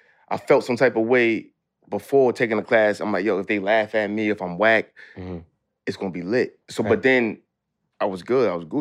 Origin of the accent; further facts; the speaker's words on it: Queens, New York, United States; So it was a time where I'm from Lawton, Queens.